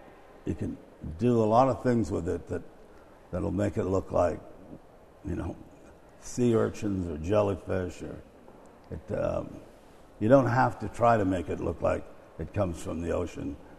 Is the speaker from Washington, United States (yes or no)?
yes; Washington, United States; I was raised on Puget Sound in Washington State, and I've spent a lot of time on islands.